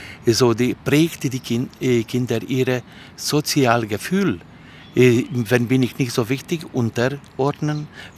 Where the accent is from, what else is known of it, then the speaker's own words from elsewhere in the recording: Kecskemét, Bács-Kiskun, Hungary; German is a second language; Also diese Stadt, meine Geburtsstadt, erst einmal liegt zwischen Budapest und Szeged.